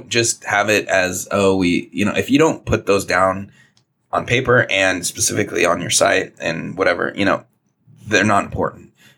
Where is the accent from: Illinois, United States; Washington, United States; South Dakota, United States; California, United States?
Washington, United States; Seattle; I'm from Seattle, if you're listening